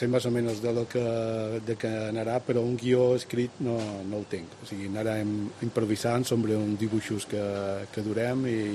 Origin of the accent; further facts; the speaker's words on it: Ciutadella, Balearic Islands, Spain; born there; now in Sant Lluís, Spain; visc ara a Sant Lluís des de fa ja bastant de temps, però jo vaig néixer a Ciutadella, a Punta Nati, per ser més precís.